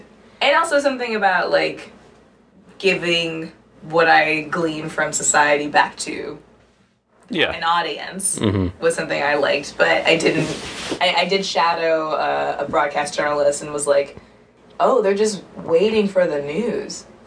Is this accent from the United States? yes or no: yes; Indianapolis, Indiana, United States; I'm from Indianapolis, Indiana. There is a comedy scene there, too